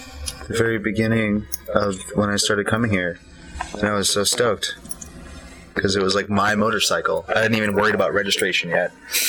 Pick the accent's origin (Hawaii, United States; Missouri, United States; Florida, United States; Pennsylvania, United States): Hawaii, United States; Maui; moved away as an adult; also born or lived in Green Bay, Wisconsin; Born in Green Bay, Wisconsin. Age of 4, moved to Maui, Hawaii. 16 years there. Finished high school. Moved out here a year after high school in 2000.